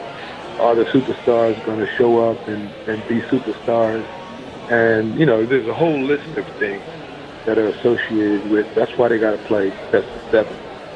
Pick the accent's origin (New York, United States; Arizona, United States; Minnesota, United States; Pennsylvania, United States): New York, United States; Long Island; Growing up in Long Island, I mean, there were a couple racetracks in the vicinity, but I kind of followed NASCAR a little closer.